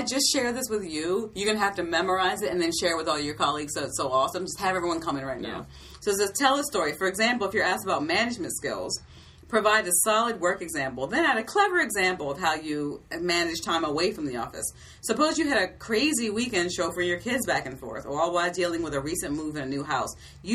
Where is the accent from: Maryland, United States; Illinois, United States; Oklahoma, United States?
Maryland, United States; I'm from Maryland, people.